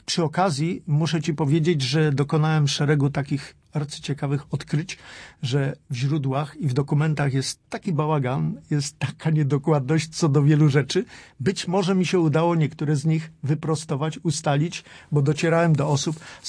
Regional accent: Poznań, Greater Poland Voivodeship, Poland; jestem rdzennym poznaniakiem, od wielu, wielu lat

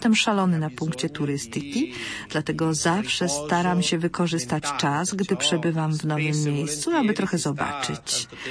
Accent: Liguria, Italy; pochodzimy z Ligurii, mamy swoje specjały lokalne i na przykład pesto alla genovese to specjał z regionu, który jest moim regionem

